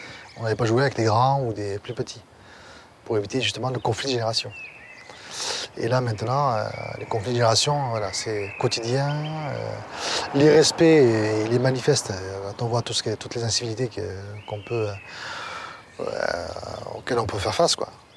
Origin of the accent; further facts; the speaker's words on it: Pamiers, Occitanie, France; Alors, je suis originaire de Pamiers. J'ai grandi ici, j'ai grandi au Foulon. Au numéro 7, exactement. 7 HLM du Foulon.